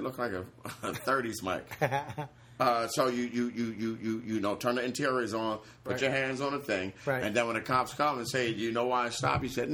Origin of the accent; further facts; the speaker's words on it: Philadelphia, Pennsylvania, United States; That's how we were raised in Philly.